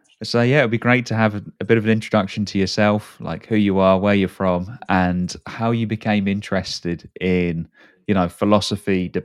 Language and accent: English; South Africa; Yeah, and I'm coming from South Africa